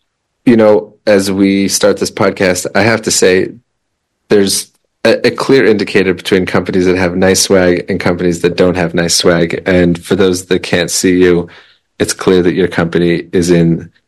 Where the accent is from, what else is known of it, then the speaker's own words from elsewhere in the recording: Colorado, United States; moved away; So I grew up in Colorado and I grew up skiing Copper Mountain.